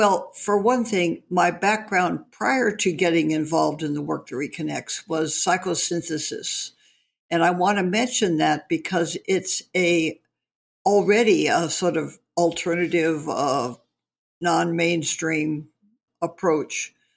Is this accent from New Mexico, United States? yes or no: yes; Los Alamos, New Mexico, United States; because I came from Los Alamos, I felt a karmic connection to dealing with all the nuclear waste and nuclear weapons and the whole nuclear issue